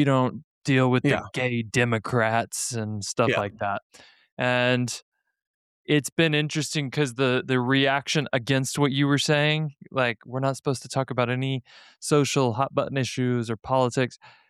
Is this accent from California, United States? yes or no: no; Utah, United States; there's been a lot of talk about my home state of Utah